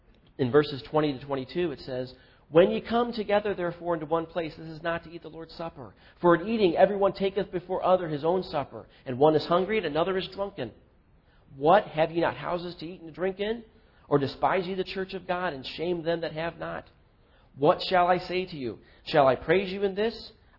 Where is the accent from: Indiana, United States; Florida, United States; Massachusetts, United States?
Indiana, United States; now in Chicago, United States; My wife and I we grew up in small town Indiana, and my hometown was like 4,000 people.